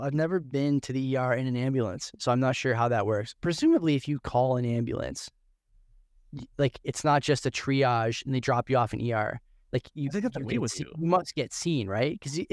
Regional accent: Canada; And it's sad to see, man, as a Canadian.

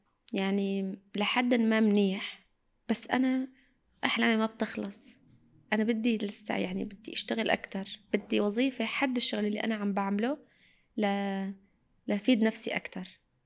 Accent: Aleppo, Aleppo Governorate, Syria; اي لا انا من حلب

